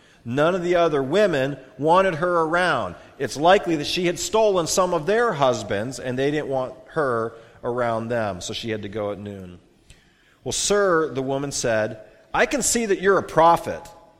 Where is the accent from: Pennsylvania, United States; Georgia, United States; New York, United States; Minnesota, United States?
Pennsylvania, United States; Or where I grew up in Northwest Pennsylvania, we call it a creek.